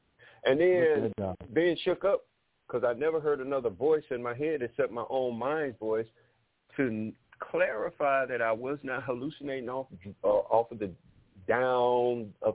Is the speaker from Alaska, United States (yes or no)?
no; Detroit, Michigan, United States; now in Pine Bluff, United States; I grew up in Detroit, but I had to come back to my birthplace in Pine Bluff, Arkansas. I'm on Central Standard Time.